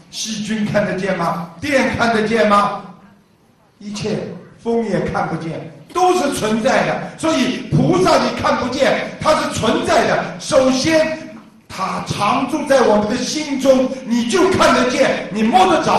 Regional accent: China; 这就是我们中国人常说的一句话，苦尽。

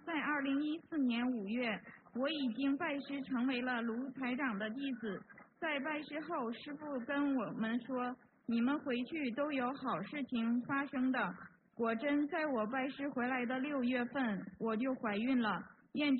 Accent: Brisbane, Queensland, Australia; 我是来自布里斯班的

